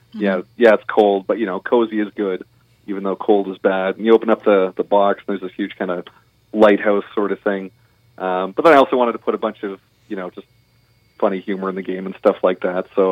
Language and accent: English; Ontario, Canada; I never lived there, but I was raised by Newfoundlanders in Ontario.